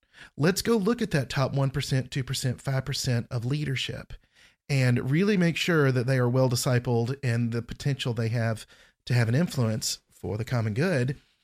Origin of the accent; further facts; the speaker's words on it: Georgia, United States; I'm from Georgia, and I think about that red Georgia clay, and it's so firm and hard.